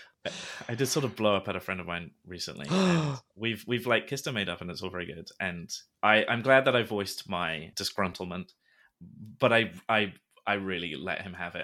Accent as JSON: {"language": "English", "region": "California", "country": "United States", "accent": "Californian", "said": "I'm going to go back to California soon, and I can't wait to whip out my Cali accent, because everyone makes fun of me now because I sound more American, because I've been trained to say things like water."}